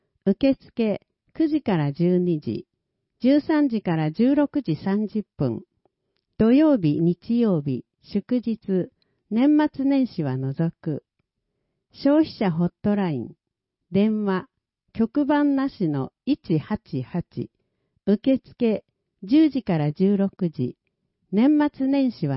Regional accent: Malaysia; now in Japan; 今回は、私の母国、マレーシアの政治について紹介します。

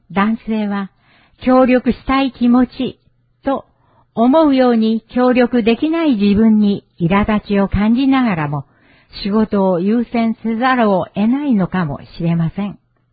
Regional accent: Nepal; Japanese is a second language; now in Japan; ネパールから来ました。日本に来て12年になります。

